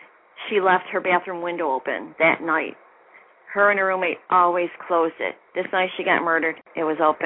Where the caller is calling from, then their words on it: New York, United States; Oh, right, New York.